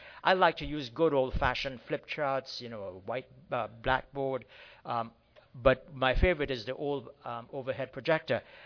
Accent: Trinidad & Tobago; I am arrogant, but I'm not from India. I'm actually from the Caribbean, just to make sure people are comfortable with where I'm from. I'm from the islands of Trinidad and Tobago. That's where I was born.

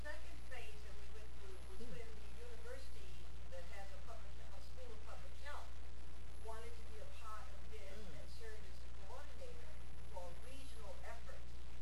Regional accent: Pennsylvania, United States; I'm from Pennsylvania.

